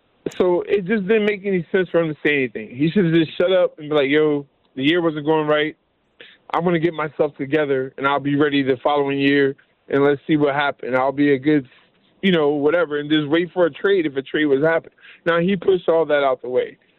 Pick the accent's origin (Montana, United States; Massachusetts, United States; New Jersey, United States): New Jersey, United States; I'm not saying this because I'm from Jersey and you from Jersey.